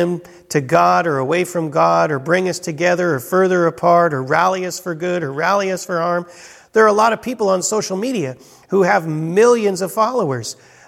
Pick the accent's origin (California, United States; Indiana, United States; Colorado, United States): Colorado, United States; also born or lived in Chicago, United States; I was born in Chicago and then moved to Colorado, but then went back to Chicago for 8 years for college and seminary.